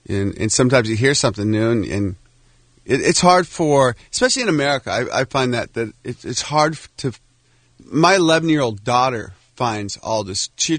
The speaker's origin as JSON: {"language": "English", "town": "Seattle", "region": "Washington", "country": "United States", "tie": "born or raised there", "said": "when I grew up in Seattle playing in punk rock bands, I played guitar and sang in a bunch of bands."}